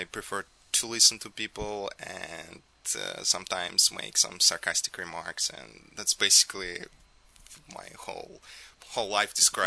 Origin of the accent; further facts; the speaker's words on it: Russia; I came from Russia, and when I was growing up, that was kind of a hard time.